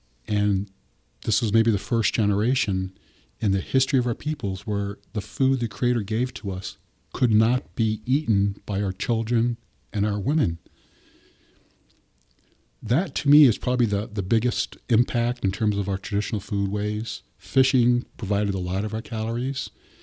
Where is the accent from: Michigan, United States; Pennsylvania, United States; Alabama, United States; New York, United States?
Michigan, United States; I am from the land under the big trees, which is Michigan. And I am from the Big Angry Bird tribe, or the Gun Lake tribe.